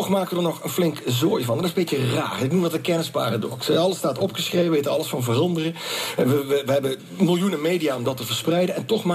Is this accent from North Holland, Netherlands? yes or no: no; Eindhoven, North Brabant, Netherlands; ik kom uit Eindhoven geboren getogen.